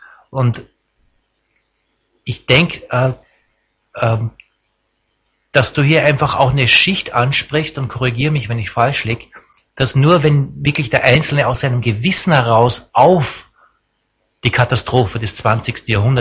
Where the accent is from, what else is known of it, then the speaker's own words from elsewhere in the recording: Austria; und ich sag das auch bewusst als Österreicher